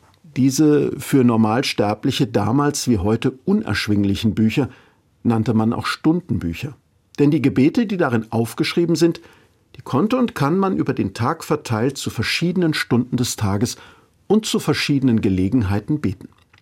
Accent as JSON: {"language": "German", "town": "Mainz", "region": "Rhineland-Palatinate", "country": "Germany", "tie": "born or raised there", "said": "Es stammt nicht aus Paris, sondern hier aus meiner Heimatstadt Mainz."}